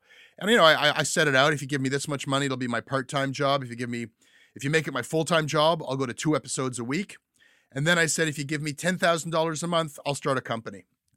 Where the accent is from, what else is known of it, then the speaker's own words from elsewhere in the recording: United States; And so many of the things you describe, just like my hometown in America.